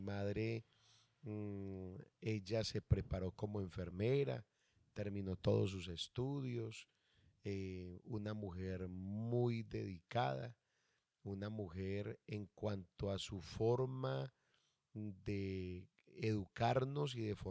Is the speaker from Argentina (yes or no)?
no; Pereira, Risaralda, Colombia; nací en el Hospital San Jorge de la ciudad de Pereira, un hospital de muchos años ya aquí en Pereira